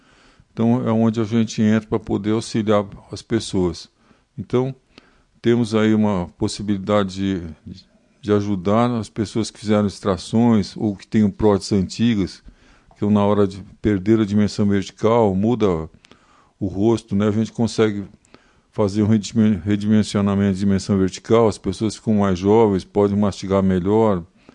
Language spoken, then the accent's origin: Portuguese; São Paulo, Brazil; eu sou de São Paulo, capital, e já trabalhei em vários lugares. São Paulo, trabalhei na Rondônia, Mato Grosso do Sul, onde tinha muitos gaúchos também, em Dourados, e depois em Minas também e no Paraná. E agora faz algum tempo que nós estamos aqui